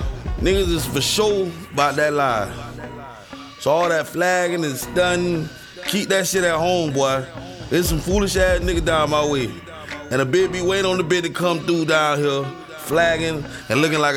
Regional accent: Fort Myers, Florida, United States; And I'm from Little Pakistan. For those who don't know where Little Pakistan is, that Fort Myers, Florida, Fort Misery.

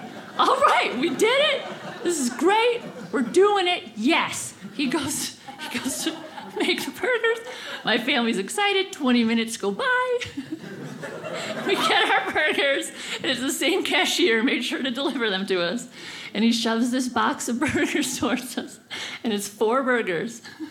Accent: Minnesota, United States; now in Los Angeles, United States; I'm from Minnesota where we don't have it, and I live in LA now, and I think it's super cool.

